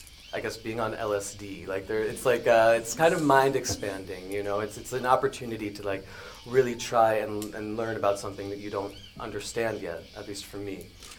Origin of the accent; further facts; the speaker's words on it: Pennsylvania, United States; My dad was a special ed teacher at the local high school where I grew up in Pennsylvania.